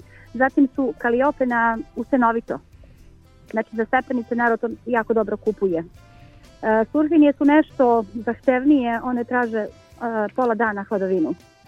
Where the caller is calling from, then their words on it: Dragocvet, Šumadija and Western Serbia, Serbia; Ja sam iz Dragocveta kod Jagodine.